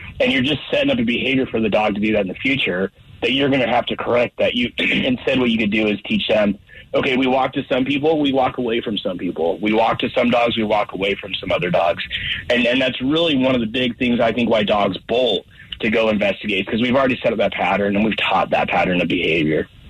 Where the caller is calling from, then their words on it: Colorado Springs, Colorado, United States; Down in Colorado Springs today.